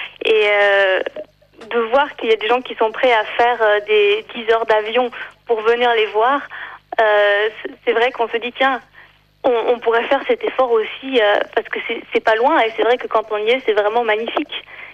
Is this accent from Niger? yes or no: no; Neuchâtel, Switzerland; je suis neuchâteloise, même si ça s'entend plus trop parce que j'ai perdu l'accent. Donc j'allais vivre au sud de la France